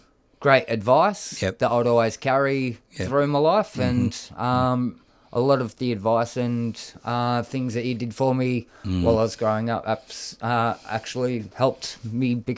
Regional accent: Frankston, Victoria, Australia; I was born down Frankston, 83, and have lived pretty much around that area my whole life.

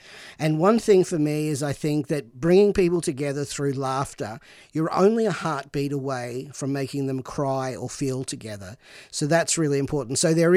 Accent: Bendigo, Victoria, Australia; So I'm from Bendigo, regional area

